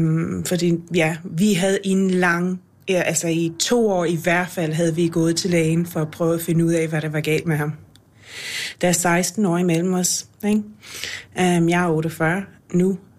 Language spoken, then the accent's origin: Danish; Ireland; Han er islænding, jeg er irer.